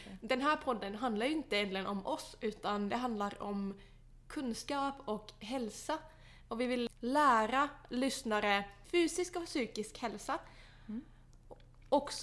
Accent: Southern Finland, Finland; jag kan tillägga att jag är från södra Finland, ja. Så att vi har verkligen vuxit upp väldigt långt ifrån varandra.

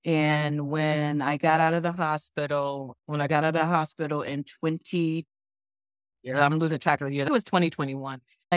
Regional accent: Newark, New Jersey, United States; And we grew up in Newark. I was raised in Newark.

